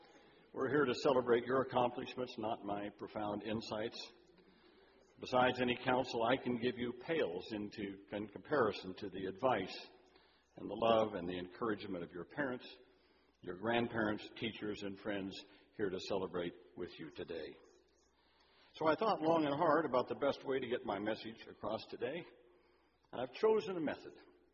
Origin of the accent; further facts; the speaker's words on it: Cumming, Georgia, United States; Father John Ryan was the pastor at St. John's Church in my hometown of Cumming.